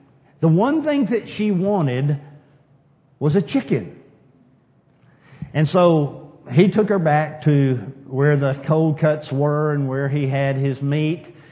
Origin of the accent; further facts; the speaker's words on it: New Home, Texas, United States; But I grew up in New Home, Texas, population 211. And we had two grocery stores in New Home, Texas.